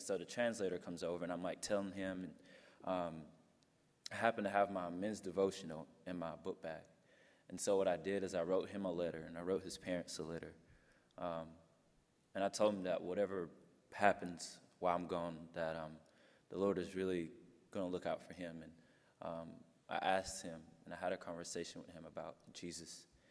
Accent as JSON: {"language": "English", "country": "United States", "said": "no, I'm from America, yo soy de Americano."}